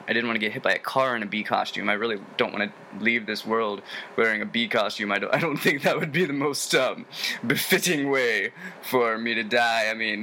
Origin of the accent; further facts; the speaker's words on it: Nashville, Tennessee, United States; I'm from Nashville, Tennessee. I don't really know why I have no southern accent. You would think that there'd be like a little bit of a southern drawl in here, because, you know, I am from Tennessee. But for some reason, I don't talk like a Tennessean.